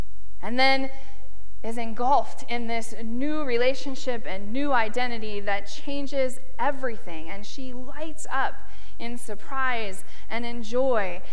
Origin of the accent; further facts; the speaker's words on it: Nebraska, United States; when I was growing up in Nebraska, my brother and I, on a hot summer day, we would run outside to the end of the hose